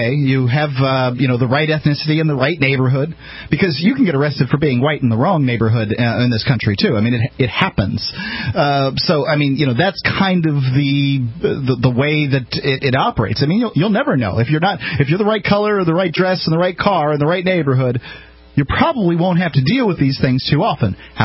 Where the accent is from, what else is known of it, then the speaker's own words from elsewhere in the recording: Brooklyn, New York, United States; accent: Brooklyn; I usually use my my Brooklyn accent or whatever this is when I'm talking about mafia people.